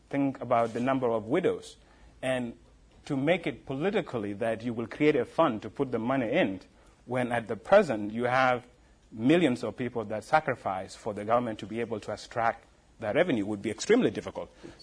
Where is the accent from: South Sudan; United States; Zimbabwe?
South Sudan; Jonglei; And last week I was in my home state, in Jonglei State.